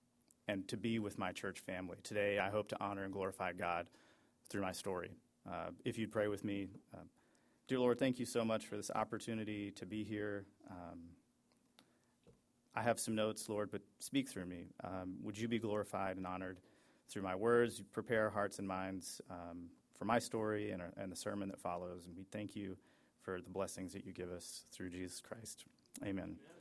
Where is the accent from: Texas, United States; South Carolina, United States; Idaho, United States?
South Carolina, United States; it's in my home state of South Carolina.